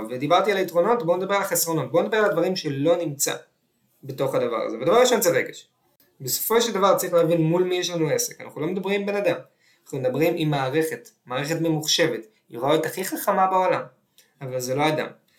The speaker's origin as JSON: {"language": "Hebrew", "town": "Tel Aviv", "region": "Tel Aviv District", "country": "Israel", "tie": "born or raised there", "said": "אני גדלתי בתל אביב לפני 25 שנה"}